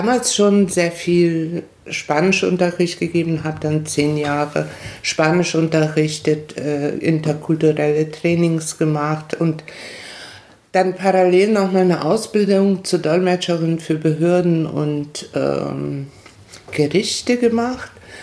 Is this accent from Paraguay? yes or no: yes; Paraguay; moved away as an adult; now in Germany; Also ich bin mit 20 aus Paraguay nach Deutschland gekommen, habe hier Sprachlehrforschung mit diversen Nebenfächern studiert.